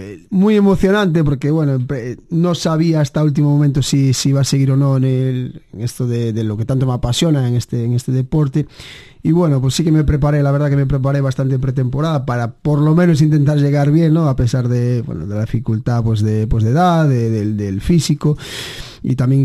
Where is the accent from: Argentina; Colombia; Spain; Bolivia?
Spain; Barallobre, Galicia; bueno, yo soy de Barallobre, o de la Ribera